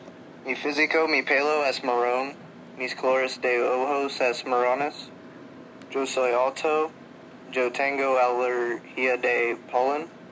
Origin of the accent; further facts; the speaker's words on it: United States; Spanish is a second language; Soy de Estados Unidos. Vivo en Carrollton. Mi cumpleaños es 13 de julio. Hablo en inglés.